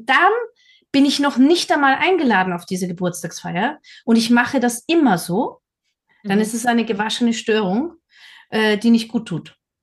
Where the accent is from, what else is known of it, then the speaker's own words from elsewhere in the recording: Vienna, Austria; ich komme ja auch aus Wien